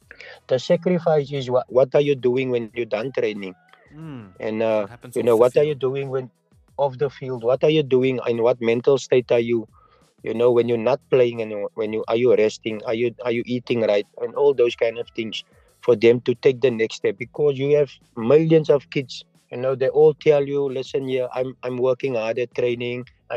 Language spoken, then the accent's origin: English; South Africa; But yeah, so for me, I look up to that and I respect that for what he's done and for the football of South Africa.